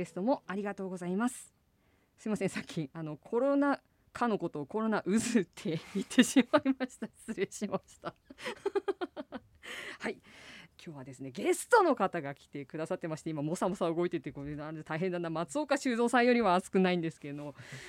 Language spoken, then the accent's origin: Japanese; Asahikawa, Hokkaido, Japan; 私の故郷ですね、旭川の